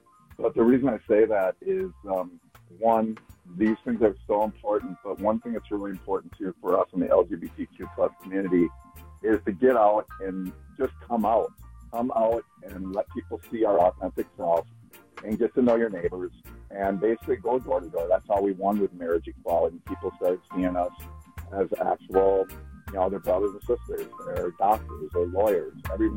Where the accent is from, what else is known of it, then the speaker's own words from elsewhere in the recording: Durand, Wisconsin, United States; growing up in Wisconsin in a small town called Durand.